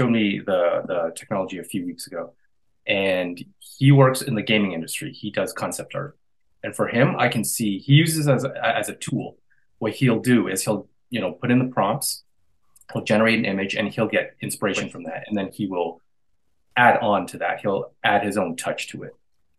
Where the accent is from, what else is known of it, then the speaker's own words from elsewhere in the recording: Canada; I'm a Canadian artist and I depict Vietnamese culture through my work.